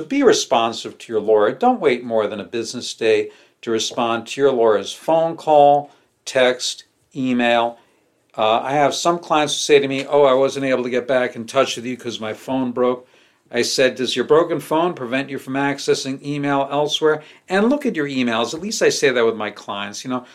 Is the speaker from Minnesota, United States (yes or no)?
no; Connecticut, United States; I'm an adopted New Yorker because, you know, I lived in New York during the year before law school, and I grew up in Southern Connecticut, New York.